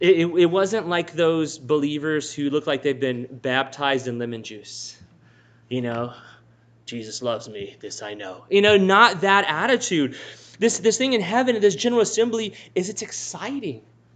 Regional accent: Texas, United States; I probably shouldn't admit this, both as a Texan as a Boston Red Sox fan

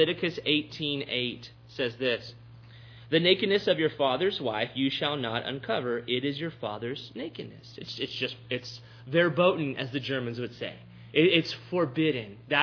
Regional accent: United States; I'm going to limit the so-called freedom that I have as an American.

